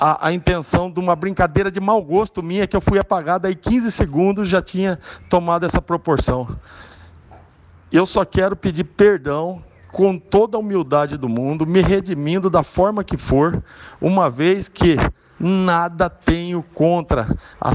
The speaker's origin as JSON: {"language": "Portuguese", "town": "Cuiabá", "region": "Mato Grosso", "country": "Brazil", "tie": "born or raised there", "said": "minha família é constituída aqui, eu nunca morei fora de Cuiabá, eu sou nascido em Cuiabá, sou enraizado em Cuiabá"}